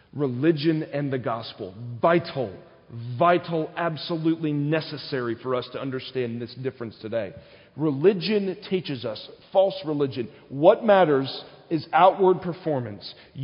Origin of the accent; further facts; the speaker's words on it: South Carolina, United States; It's a culture I grew up around in South Carolina.